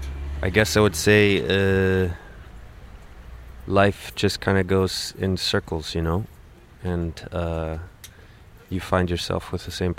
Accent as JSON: {"language": "English", "region": "Virginia", "country": "United States", "said": "I come from Virginia, from the United States."}